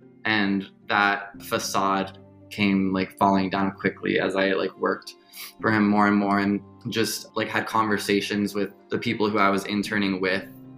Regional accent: California, United States; I'm from Silicon Valley originally, like the belly of the beast. And like Erica, you know, growing up around such a influential arm of the empire

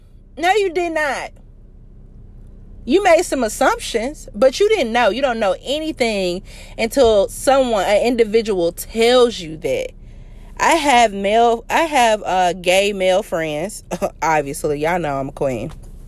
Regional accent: the South, United States; I'm from the South. I was raised Catholic.

